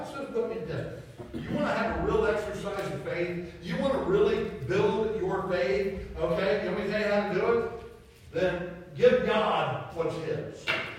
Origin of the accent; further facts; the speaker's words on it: Xenia, Ohio, United States; I am thankful I'm born and raised in Xenia, Ohio. Yeah, that's right, Ohio. I'm glad I grew up there.